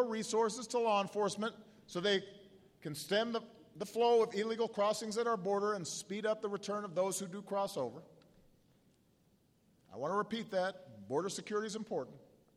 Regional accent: Chicago, Illinois, United States; Let me tell you, I'm from Chicago.

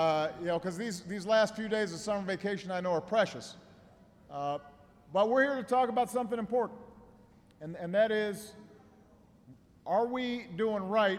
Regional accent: Springfield, Illinois, United States; I announced in Springfield, Illinois, my home state

